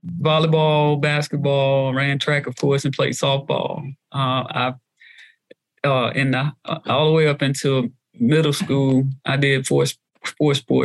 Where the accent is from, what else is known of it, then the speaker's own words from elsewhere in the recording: Mobile, Alabama, United States; born there; I was born in Mobile, Alabama.